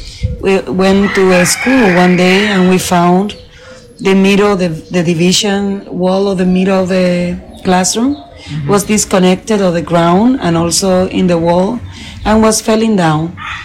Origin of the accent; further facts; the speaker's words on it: Dominican Republic; English is a second language; I am not from Puerto Plata. I come from the center of the island.